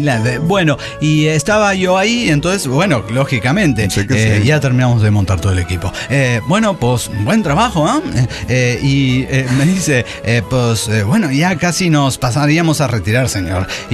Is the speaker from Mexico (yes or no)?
no; Mesa, Arizona, United States; de Mesa, Arizona, ¿cómo la ves?